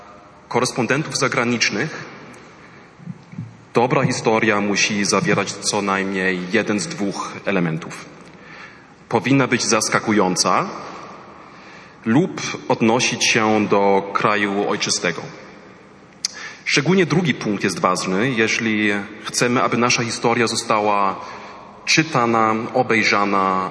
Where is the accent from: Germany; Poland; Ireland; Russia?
Germany; Polish is a second language; Dotyczy to zwłaszcza mojego rodzinnego kraju, Niemiec.